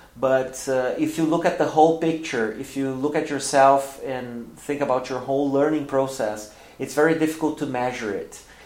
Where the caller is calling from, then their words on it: Porto Alegre, Rio Grande do Sul, Brazil; English is a second language; I'm speaking from the south of Brazil. I'm speaking from Porto Alegre.